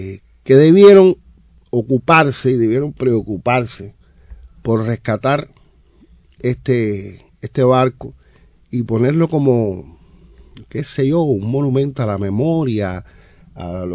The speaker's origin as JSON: {"language": "Spanish", "region": "Cienfuegos", "country": "Cuba", "said": "cienfuegueros somos chauvinistas en ese sentido, o sea, no tenemos competencia. Esta es la ciudad. Así mismo, esta es la ciudad más linda de Cuba. Y además, donde quiera que uno llegue, uno dice, yo soy de Cienfuegos."}